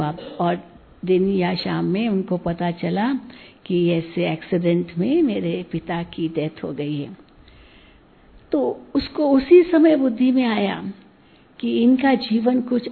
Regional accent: Mumbai, Maharashtra, India; born there; मैं मुंबई में पैदा हुई, और 3 दिन की थी केवल

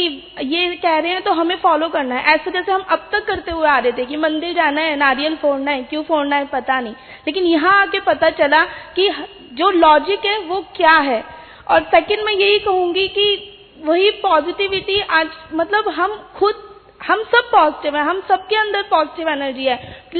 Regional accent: Delhi, India; मैं दिल्ली से हूँ।

